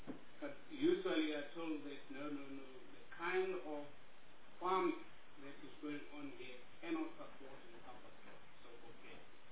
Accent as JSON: {"language": "English", "country": "Uganda", "said": "To be precise, I come from Uganda. That is where the president of the country comes from."}